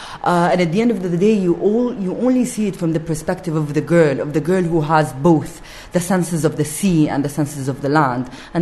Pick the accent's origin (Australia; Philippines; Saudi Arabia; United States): Saudi Arabia; Jeddah, Makkah Province; I'm from Jeddah, okay. Saudi Arabia. So I really want to, you know, be very honest about the society I grew up in.